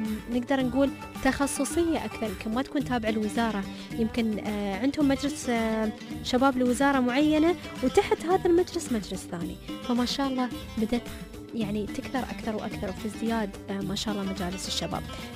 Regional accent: United Arab Emirates; لمصلحة بلادنا الإمارات

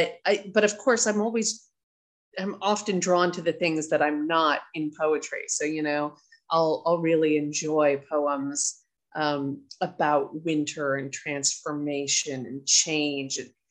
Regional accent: California, United States; I'm California born, lived almost always in California

